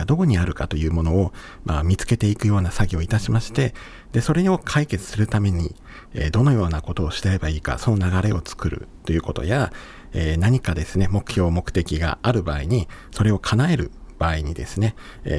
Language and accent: Japanese; Chiba, Japan; moved away as an adult; 私の出身は、千葉でございまして、はい、千葉県出身で、高校卒業まではずっと千葉県におりました。